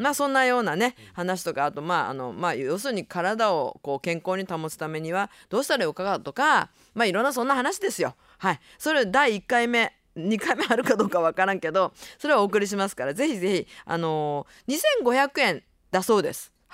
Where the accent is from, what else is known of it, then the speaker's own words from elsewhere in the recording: Nagasaki, Japan; accent: Nagasaki dialect; 私はですね、もちろん長崎弁で喋るわけなかけど